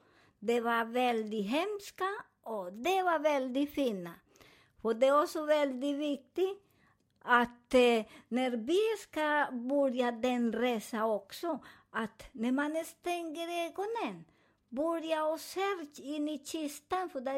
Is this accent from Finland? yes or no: no; Colombia; Swedish is a second language; now in Sweden; Jag är från Colombia. Men den delen som jag födde där var mera ljusare.